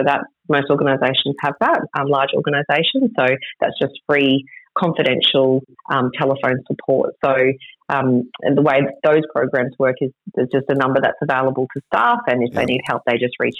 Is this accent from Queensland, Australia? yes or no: yes; Emerald, Queensland, Australia; So I was born in Emerald to second-generation farmers, and I was raised on a cattle station 60 kilometres northwest of Emerald.